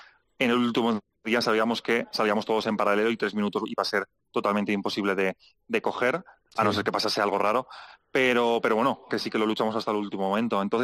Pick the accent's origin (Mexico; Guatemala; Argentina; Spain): Spain; hasta que no me ven a hablar, no, nadie se cree que soy español